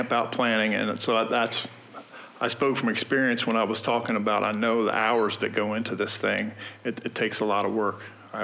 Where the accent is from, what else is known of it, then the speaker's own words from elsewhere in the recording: Harrisonburg, Virginia, United States; I'm an addict from Harrisonburg, Virginia